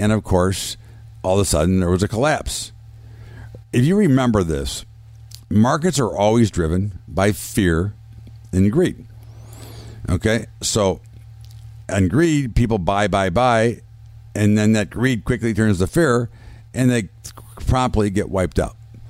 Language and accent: English; United States; something that concerns me as an American, as a trader, and as a father and a grandfather.